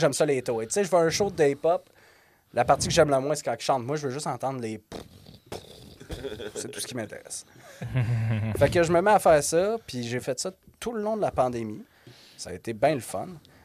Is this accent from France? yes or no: no; Alma, Quebec, Canada; also born or lived in Montreal; Oui, je suis parti d'Alma, je suis allé vivre à Montréal en coloc avec une couple de potes.